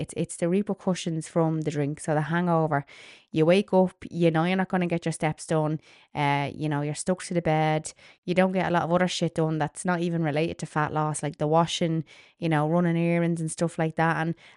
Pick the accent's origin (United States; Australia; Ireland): Ireland; this weekend in particular is obviously based around being Irish and me being Irish